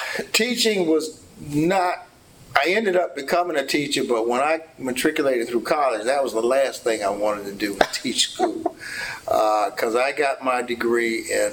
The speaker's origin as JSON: {"language": "English", "town": "Fort Myers", "region": "Florida", "country": "United States", "tie": "born there", "said": "I was born in Fort Myers, Florida."}